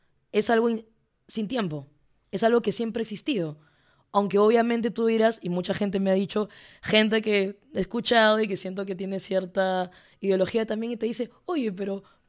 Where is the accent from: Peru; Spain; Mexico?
Peru; Soy peruana, pero no me imagino el Perú.